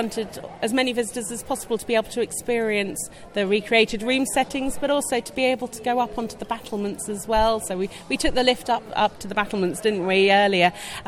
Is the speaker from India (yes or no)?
no; Norwich, East of England, United Kingdom; growing up in Norwich, I grew up within the walls of Norwich Castle Museum.